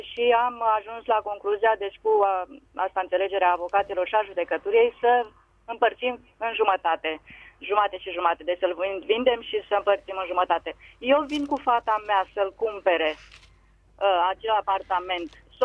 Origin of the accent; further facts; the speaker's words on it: Bucharest, Romania; din București.